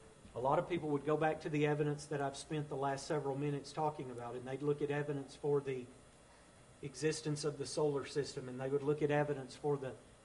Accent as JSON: {"language": "English", "region": "Tennessee", "country": "United States", "said": "I was kind of raised. I'm originally from Tennessee. And I would imagine that I was raised with what one would consider to be Southern values."}